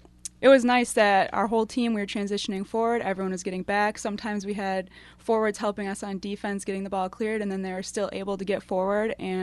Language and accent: English; Green Bay, Wisconsin, United States; Originally, I'm from Green Bay